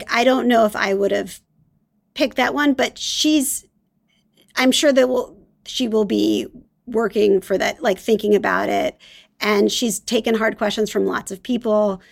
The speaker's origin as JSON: {"language": "English", "town": "Philadelphia", "region": "Pennsylvania", "country": "United States", "said": "Okay, so I'm from Philadelphia, right?"}